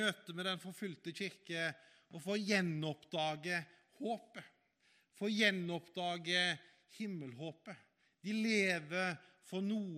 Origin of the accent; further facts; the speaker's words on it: Haugesund, Rogaland, Norway; Jeg vokste opp i Haugesund, der det store på begynnelsen av 80-tallet, det var jo at vi fikk tekst-TV, og så gikk vi rundt og var redde for atombomber.